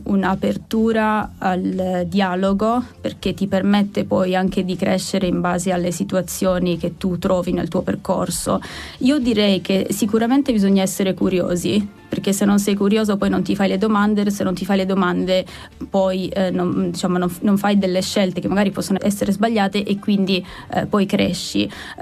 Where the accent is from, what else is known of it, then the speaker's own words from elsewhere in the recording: Sardinia, Italy; now in Rome, Italy; io sono sarda, quindi fuori sede